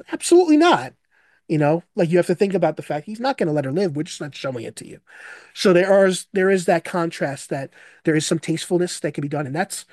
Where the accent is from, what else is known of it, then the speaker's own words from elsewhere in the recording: Staten Island, New York, United States; I'm from Staten Island as well.